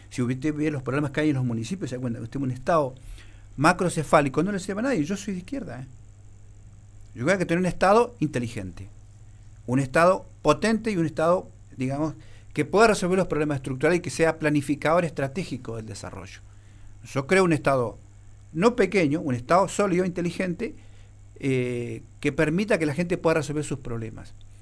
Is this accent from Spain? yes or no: no; Neuquén, Argentina; Yo creo que hay que pensar primero que somos neuquinos